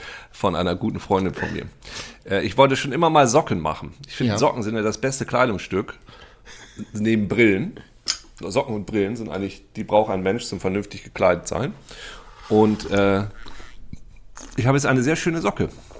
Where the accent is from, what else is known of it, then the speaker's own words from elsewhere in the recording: Lower Saxony, Germany; bei uns in Ostfriesland